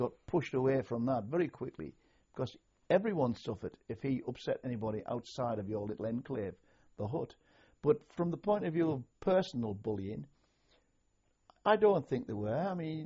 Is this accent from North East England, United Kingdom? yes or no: yes; Sunderland, North East England, United Kingdom; In those days, I came from Sunderland area, Durham. I spoke quite a colloquial language because that's the way you spoke.